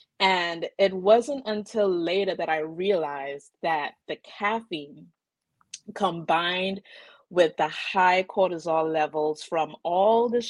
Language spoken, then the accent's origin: English; Trinidad & Tobago; now in United States; I'm originally from the Twin Island of Trinidad and Tobago. I have been in the United States for some years now.